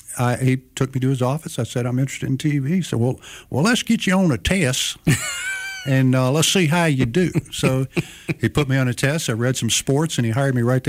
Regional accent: Tunica, Mississippi, United States; It's 30 from my hometown, Tunica, Mississippi. It was 30 minutes to Memphis.

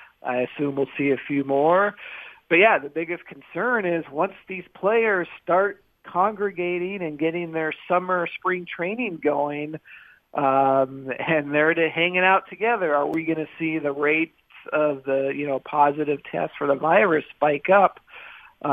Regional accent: Seattle, Washington, United States; John Olerud, I'm from Seattle. I actually saw him play in high school.

